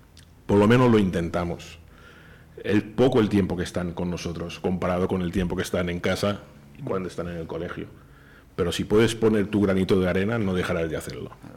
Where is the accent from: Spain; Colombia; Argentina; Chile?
Spain; Sardina, Canary Islands; que yo soy de Sonsardina y los he ido a ver y tal